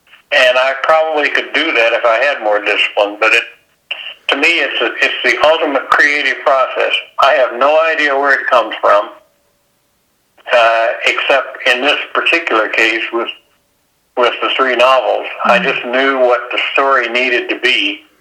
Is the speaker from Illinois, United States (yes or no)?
no; Tennessee, United States; growing up in Tennessee, I was always wondering about the relationship between Tennessee and Texas